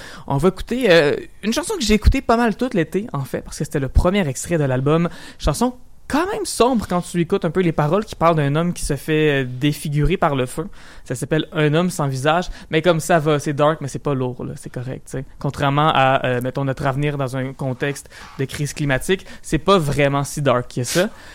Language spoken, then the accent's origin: French; Lévis, Quebec, Canada; Parce que moi, je viens de Lévis.